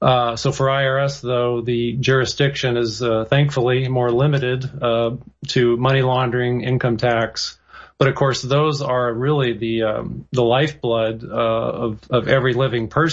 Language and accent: English; San Jose, California, United States; I grew up in San Jose, about 50 miles to the south of San Francisco.